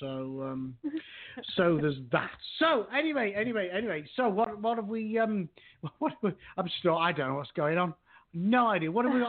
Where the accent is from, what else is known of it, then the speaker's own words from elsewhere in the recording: India; And I'm known everywhere as Indian.